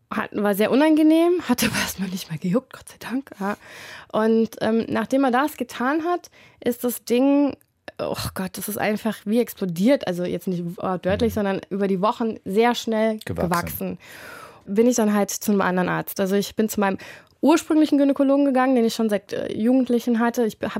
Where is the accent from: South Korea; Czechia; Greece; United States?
United States; also born or lived in Germany; Und ich bin ja in Deutschland geboren, ne, aber in Amerika aufgewachsen.